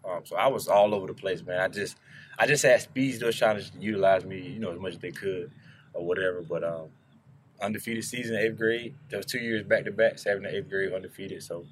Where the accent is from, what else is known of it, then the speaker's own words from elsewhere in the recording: Tarboro, North Carolina, United States; Yeah, growing up in Tarboro, man, you know, on the east side.